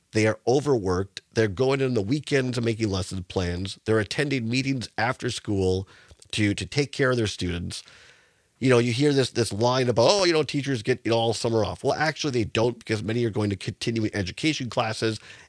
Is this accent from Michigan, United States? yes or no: no; Richland Center, Wisconsin, United States; growing up in Richland Center, so many great teachers. I mean, going to public schools there in Richland Center